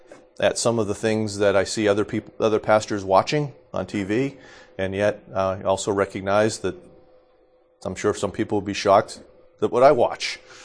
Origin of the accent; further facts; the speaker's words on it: New Hampshire, United States; When I was growing up in New Hampshire, there was this...